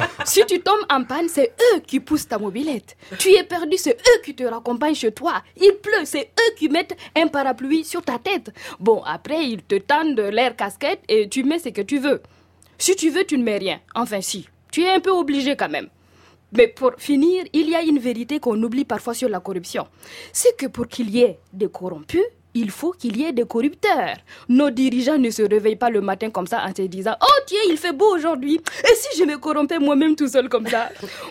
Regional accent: Burkina Faso; Chez nous, au Burkina, c'est plus simple.

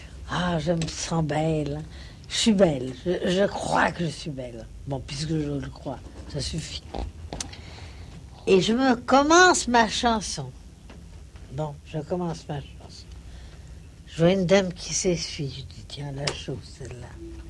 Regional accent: Enghien-les-Bains, Île-de-France, France; born there; Non, je suis née. Je suis née à Enghien.

